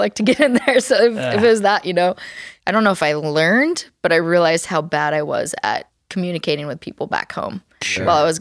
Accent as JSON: {"language": "English", "town": "Eugene", "region": "Oregon", "country": "United States", "tie": "born or raised there", "said": "My hometown."}